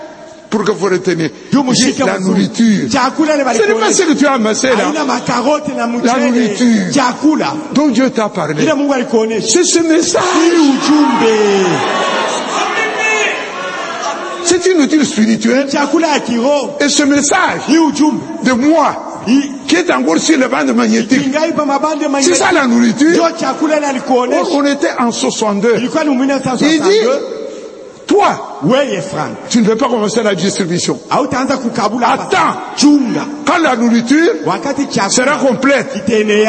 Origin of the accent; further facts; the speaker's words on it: Mbuji-Mayi, Kasaï-Oriental, DR Congo; Chez moi, en Bujimaï, pour qu'on n'oublie pas, je dis à tout le monde de faire ça.